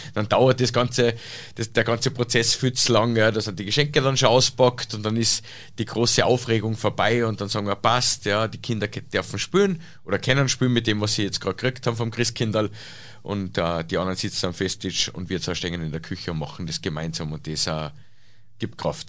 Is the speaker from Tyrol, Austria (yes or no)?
no; Salzburg, Austria; Wir haben eine Tradition in Salzburg. Ja. Zumindest wir da im Land, da wo ich herkomme, da haben wir eine Tradition